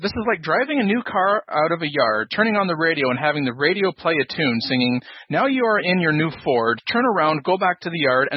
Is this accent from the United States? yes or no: no; Canada; Whoa, I'm Canadian.